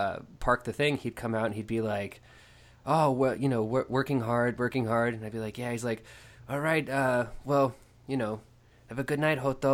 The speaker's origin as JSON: {"language": "English", "region": "Oklahoma", "country": "United States", "said": "cause you know, I'm from Oklahoma."}